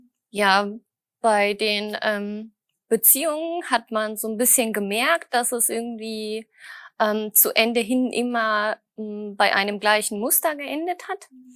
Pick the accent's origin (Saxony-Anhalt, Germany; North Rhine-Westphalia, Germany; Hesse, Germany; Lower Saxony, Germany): North Rhine-Westphalia, Germany; Düsseldorf; ich komme aus Düsseldorf und bin Bauingenieurin